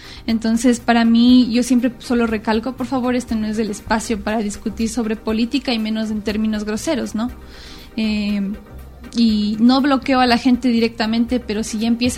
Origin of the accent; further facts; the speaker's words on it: Quito, Pichincha, Ecuador; al fin y al cabo yo también soy quiteña y yo también quiero inmiscuirme en la discusión y los temas de la ciudad